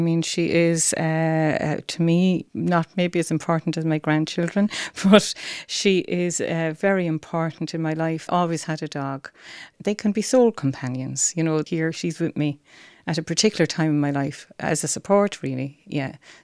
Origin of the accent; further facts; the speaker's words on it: Aberdeen, Scotland, United Kingdom; So I was born in Aberdeen in Scotland in 1958.